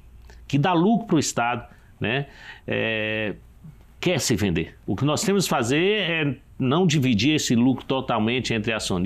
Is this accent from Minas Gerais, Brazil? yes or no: yes; Minas Gerais, Brazil; Aliás, isso tem muito a ver com a região de onde eu venho, né? 90% do lítio do Brasil está ali, né? Cravado ali no meio do Vale de Jequitinhonha, né?